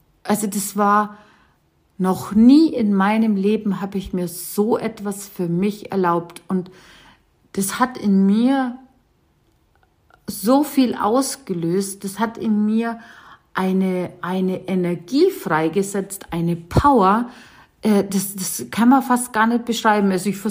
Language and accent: German; Bavaria, Germany; ich komme ja aus dem Landkreis Landsberg